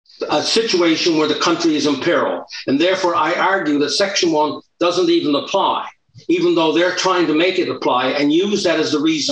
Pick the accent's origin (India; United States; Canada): Canada; I must, as a Canadian